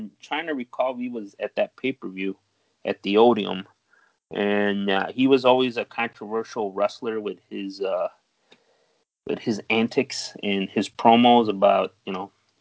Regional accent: Chicago, Illinois, United States; you know, in this town, we're from Chicago.

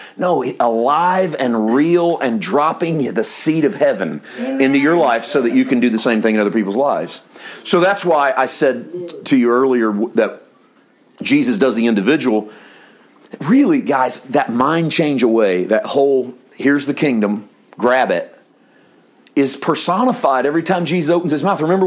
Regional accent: Midwest, United States; I was born and raised in the Midwest, Mid-South, and very religious part of the country.

